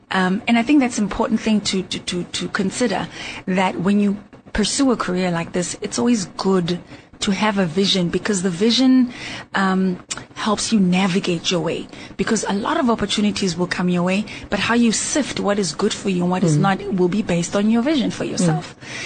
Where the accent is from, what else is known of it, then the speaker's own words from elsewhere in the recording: Daveyton, Gauteng, South Africa; I grew up in Daveyton, which is in the east of Johannesburg in Ekurhuleni.